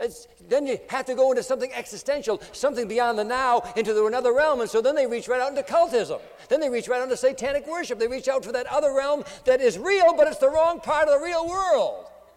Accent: Pawtucket, Rhode Island, United States; the first cotton mill in America was built in Pawtucket, Rhode Island, my hometown.

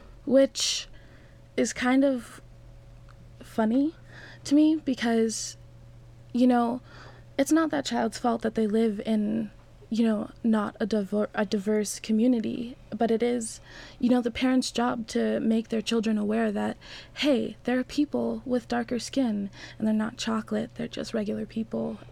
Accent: Colorado, United States; I was born and raised in Colorado, so I've never been to Africa

